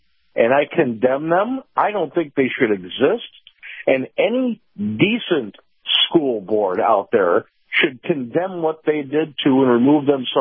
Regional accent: Illinois, United States; because where I grew up in outside of Chicago, we had a wonderful school board.

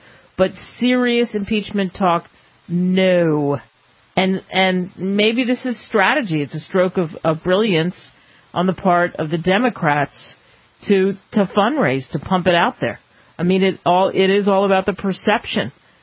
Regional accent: New Jersey, United States; I would walk naked to my hometown in New Jersey.

